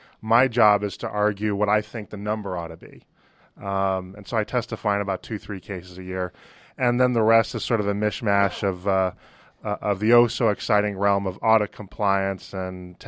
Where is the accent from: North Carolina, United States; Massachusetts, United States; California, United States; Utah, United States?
Massachusetts, United States; Boston; And I grew up in Boston, by the way.